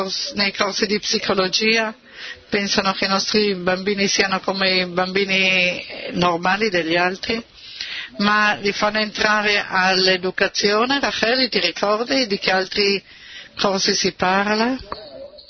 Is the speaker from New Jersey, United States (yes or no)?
yes; New Jersey, United States; Italian is a second language; sono da New Jersey.